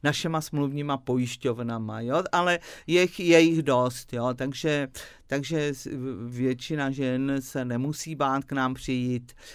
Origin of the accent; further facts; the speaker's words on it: Brno, South Moravian Region, Czechia; Já jsem z Brna. Z Brna. Pozor, já jsem z Brna.